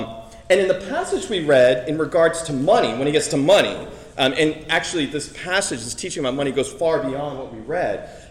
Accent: Boston, Massachusetts, United States; As some of you know, I was born in Boston. And Boston, for most of my childhood and teenage years and college years, was a city of loser sports teams.

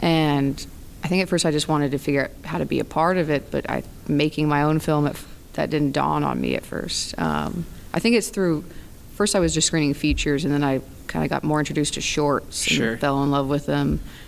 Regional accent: Kansas City, Missouri, United States; Kansas City, Missouri.

